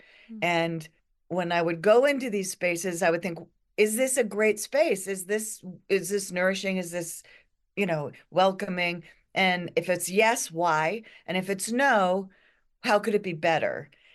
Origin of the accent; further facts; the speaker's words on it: New England, United States; We're from New England.